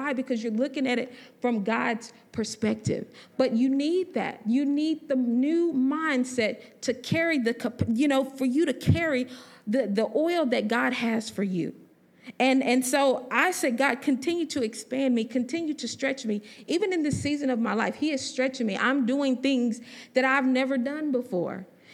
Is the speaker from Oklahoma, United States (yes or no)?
no; Huntsville, Texas, United States; now in Conroe, United States; I'm originally from Huntsville, but I've been living in Conroe.